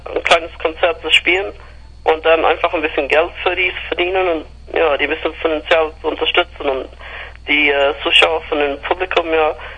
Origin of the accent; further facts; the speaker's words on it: England, United Kingdom; German is a second language; now in Cologne, Germany; Ich komme aus England und ich wohne erst seit 2,5 Jahren in Köln.